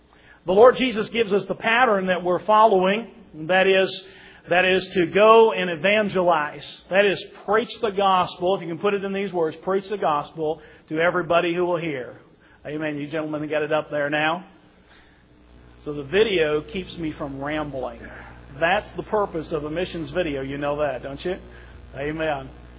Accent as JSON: {"language": "English", "region": "Nova Scotia", "country": "Canada", "tie": "born or raised there", "said": "We are Canadians, and we were born and brought up in the Canadian province of Nova Scotia, and by the grace of God, born again in Nova Scotia under the ministry of Chagogan Baptist Church"}